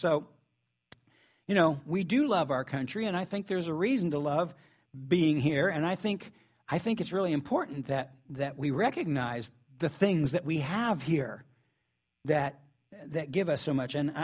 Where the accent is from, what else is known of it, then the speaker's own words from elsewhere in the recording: Ohio, United States; But I'm from Southern Ohio, not Ohio, Ohio.